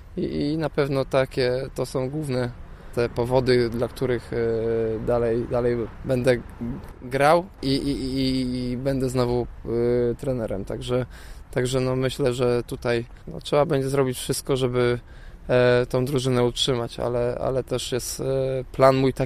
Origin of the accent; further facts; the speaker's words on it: Zielona Góra, Lubusz Voivodeship, Poland; Może atutem jest albo i nie jest to, że jestem z Zielonej Góry